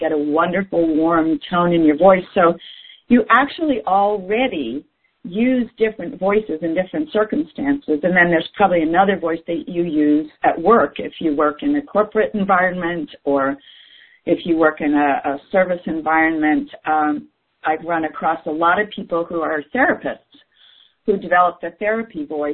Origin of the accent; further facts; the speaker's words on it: East Coast, United States; Well, I grew up on the East Coast.